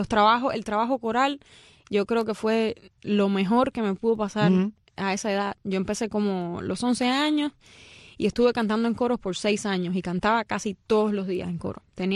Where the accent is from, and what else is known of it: Cuba; born or raised there